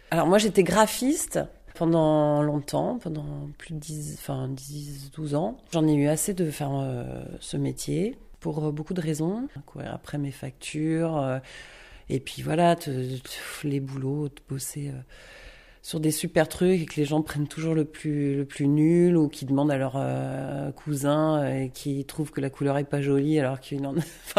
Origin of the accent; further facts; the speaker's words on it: Paris, Île-de-France, France; also born or lived in Grenoble; now in Lyon, France; j'étais à Paris, je suis parisienne à la base, donc